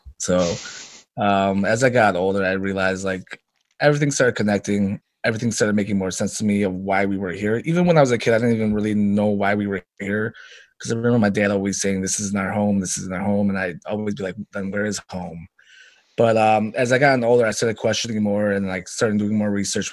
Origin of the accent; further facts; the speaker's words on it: Burlington, Wisconsin, United States; growing up in Burlington, Wisconsin, because we were kind of like a refugee family that brought back foraging and gardening and, you know, processing their own animals right in their backyard.